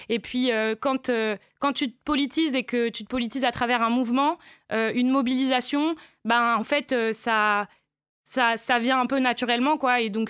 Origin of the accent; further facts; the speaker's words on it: Orléans, Centre-Val de Loire, France; Bah, j'ai grandi à Orléans-la-Source. Donc dans les quartiers un peu populaires, mais en pavillon.